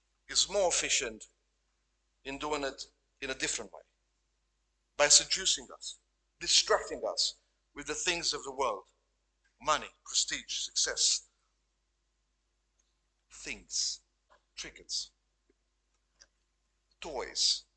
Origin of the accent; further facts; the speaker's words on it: Romania; English is a second language; now in Australia; especially for us, people who have come from other countries. I'm from Romania. You know where you're from.